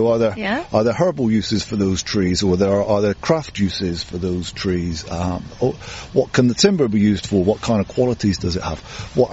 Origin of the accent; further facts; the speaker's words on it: South West England, United Kingdom; So I grew up in the West Country, and I literally stepped out the back door and I was into the fields and the woods.